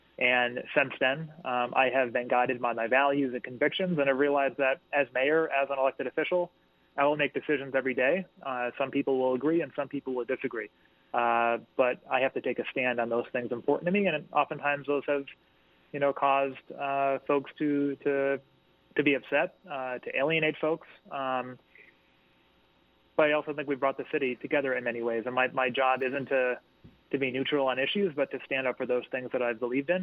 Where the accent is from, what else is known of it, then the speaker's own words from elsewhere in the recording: Holyoke, Massachusetts, United States; I grew up in Holyoke where we had the same people running for office every year.